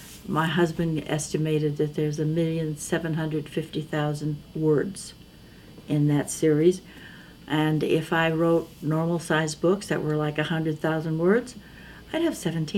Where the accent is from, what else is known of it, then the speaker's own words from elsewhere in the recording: Chicago, Illinois, United States; born there; Because basically I went to one school in Chicago. I was born in Chicago. And then we moved